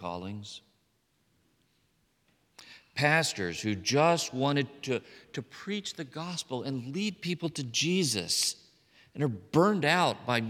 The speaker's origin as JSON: {"language": "English", "region": "Texas", "country": "United States", "said": "I came from Texas and we don't broast things. We smoke them. We grill them."}